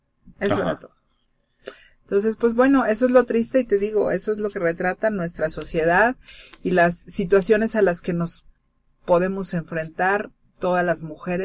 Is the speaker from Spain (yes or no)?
no; Mexico; por estas mujeres, que somos las mexicanas